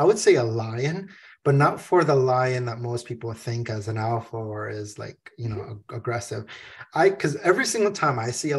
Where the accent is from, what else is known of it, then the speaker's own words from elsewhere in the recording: California, United States; It's just a lot of nostalgia of how I grew up in Southern California.